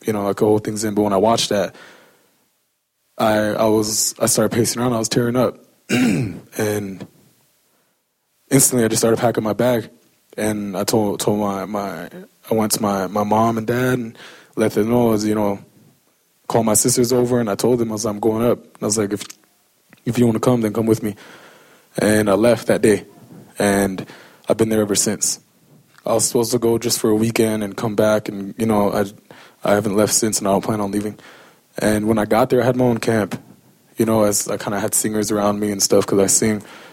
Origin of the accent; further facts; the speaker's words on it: United States; I come from the Omaha and Lakota people.